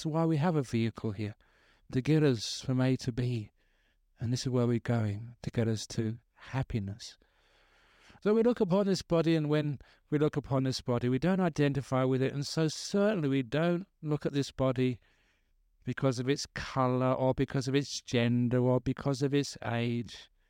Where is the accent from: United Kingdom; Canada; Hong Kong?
United Kingdom; England; born there; Because I was born in England, I was English. You know, I don't know who I am. When it comes to a country.